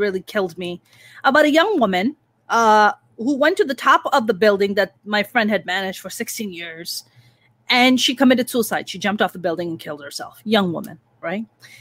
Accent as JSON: {"language": "English", "country": "Pakistan", "tie": "born or raised there", "moved": "yes", "said": "Growing up, like I mentioned, growing up in Pakistan and then being here."}